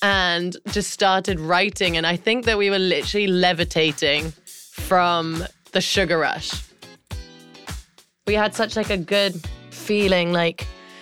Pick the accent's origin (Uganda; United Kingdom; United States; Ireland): United Kingdom; accent: British; because I wanted to get my British accent out a bit more because a lot of the time when I sing, I guess people can't tell that I'm British.